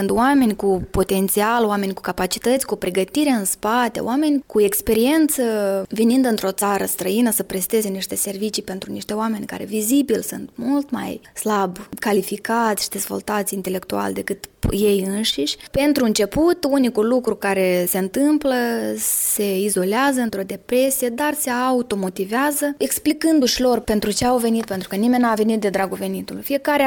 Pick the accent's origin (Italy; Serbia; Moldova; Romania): Moldova; când merg acasă în Republica Moldova